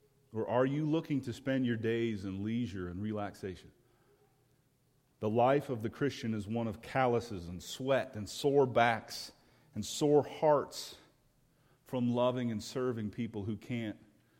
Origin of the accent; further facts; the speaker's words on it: United States; I'm an American like you are.